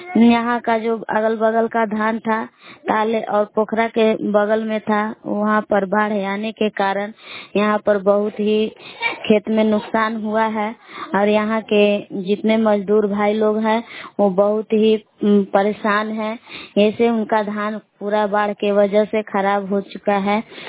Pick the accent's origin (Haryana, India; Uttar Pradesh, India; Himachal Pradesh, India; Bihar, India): Bihar, India; Bilau; मैं ग्राम बिलाऊ जिला कैमूर भभुआ के निवासी हूँ।